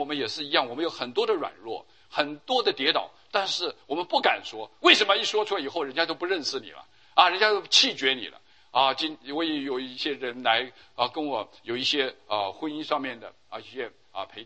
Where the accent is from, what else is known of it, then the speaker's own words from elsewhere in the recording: China; 我们就是中国人说的这个鸭子死了嘴还是硬的啊。